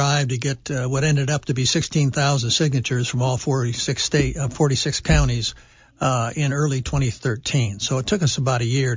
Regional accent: United States; It doesn't please me, though, as an American.

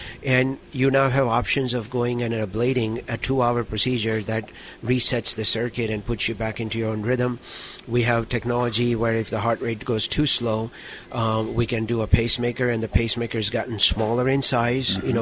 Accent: Texas, United States; And I grew up in Texas. I went to a good institution.

